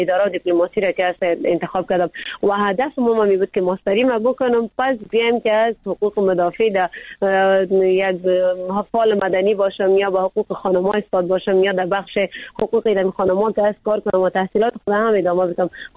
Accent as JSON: {"language": "Persian", "country": "Afghanistan", "said": "ما خود ما افغان هستیم"}